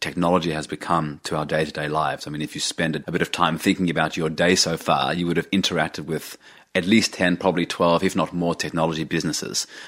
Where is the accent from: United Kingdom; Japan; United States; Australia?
Australia; But as an Australian investor, it's not easy to get exposure to large technology companies